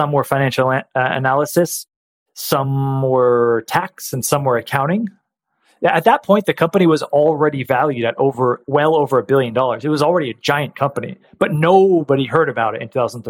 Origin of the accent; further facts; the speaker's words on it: Redwood City, California, United States; In the Silicon Valley, if people are familiar with California, it's in between San Francisco and San Jose on the peninsula there. It's a city called Redwood City.